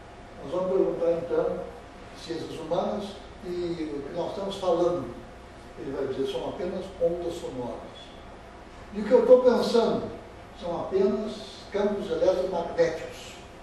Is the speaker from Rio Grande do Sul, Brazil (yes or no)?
yes; Porto Alegre, Rio Grande do Sul, Brazil; born there; E como eu nasci em Porto Alegre, como todos nós, a maioria de nós, a gente aprendeu o dualismo, no sangue que a gente carrega o dualismo.